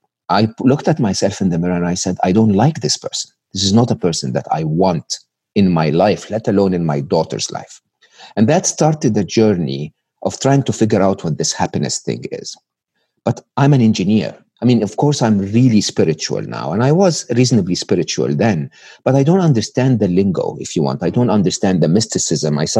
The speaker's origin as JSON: {"language": "English", "country": "Egypt", "tie": "born or raised there", "said": "I was born and raised in Egypt. I had public school education, public university education in Egypt."}